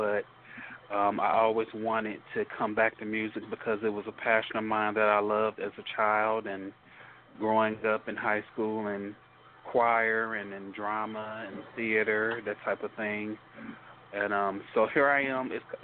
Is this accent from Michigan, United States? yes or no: yes; Detroit, Michigan, United States; You know, we're from Detroit, so the big three, Ford, Chrysler and GM.